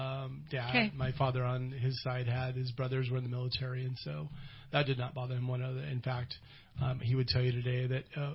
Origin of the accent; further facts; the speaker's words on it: Dayville, Oregon, United States; So I grew up in Eastern Oregon, a little town called Dayville outside of John Day.